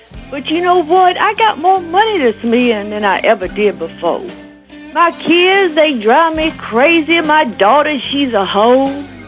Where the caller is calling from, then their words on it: Little Rock, Arkansas, United States; Little Rock.